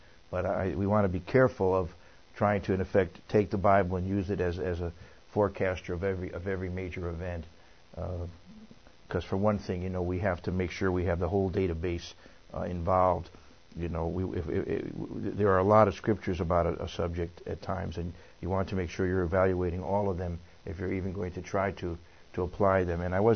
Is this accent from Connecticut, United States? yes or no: yes; Connecticut, United States; born there; And I'll say hi to … in Connecticut, where I was born in Connecticut, as some of you know.